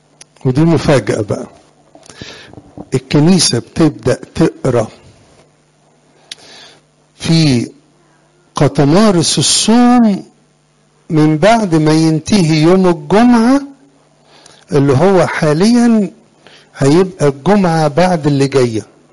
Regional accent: Sohag, Sohag Governorate, Egypt; انا سوهاج، انا من سوهاج

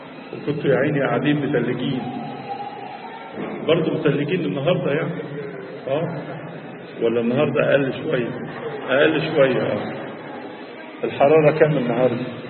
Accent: Egypt; بلادنا مصر

